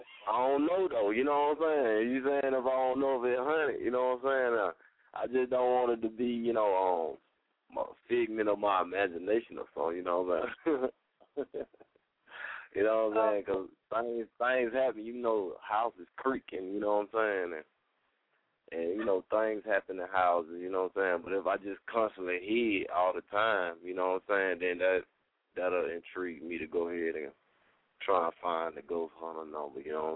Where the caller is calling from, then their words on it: Atlanta, Georgia, United States; I'm calling from Atlanta. I'm in Atlanta, but my phone number is Alabama